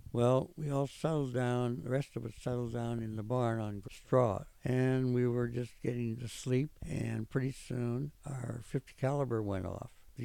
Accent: Iowa, United States; I don't know what the hell the password is, but I'm from Iowa, and I want to know where the half tracks have gone

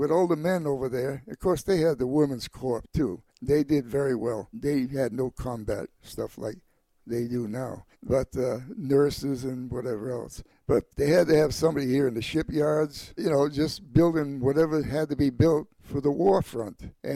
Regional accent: United States; I'm thankful for being an American. I thank my mother and father for coming here to this great country.

